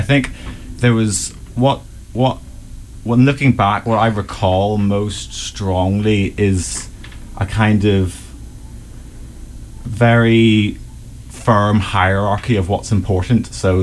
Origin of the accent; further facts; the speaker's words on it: Belfast, Northern Ireland, United Kingdom; I was born and raised in Belfast, which, as you may know, is a reasonably religious place to be from. And my family are quite firm in their Christian views.